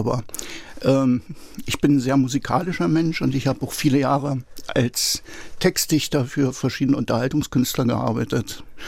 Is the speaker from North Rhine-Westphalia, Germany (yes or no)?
no; Berlin, Germany; also born or lived in Rügen / Halle; ich bin in Berlin aufgewachsen, habe in Berlin meine Berufsausbildung gemacht, habe dort lange gearbeitet, bis Anfang 1990, habe dann die Schecke gepackt, bin auf die Insel Rügen gegangen, von der Insel Rügen später in die schöne Stadt Halle an die Saale. gezogen